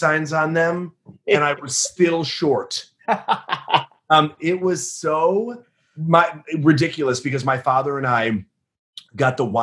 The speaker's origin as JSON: {"language": "English", "town": "Chicago", "region": "Illinois", "country": "United States", "said": "I mean, we're from the Midwest, from the Chicagoland area"}